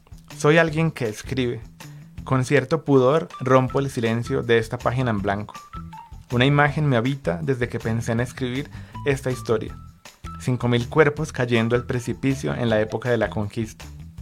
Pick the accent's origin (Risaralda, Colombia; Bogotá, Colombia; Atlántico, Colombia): Risaralda, Colombia; Santa Rosa de Cabal; Estuvo en Pereira, que yo podría decir que es mi tierra natal. Bueno, yo soy de Santa Rosa de Cabal, allí muy cerca de Pereira.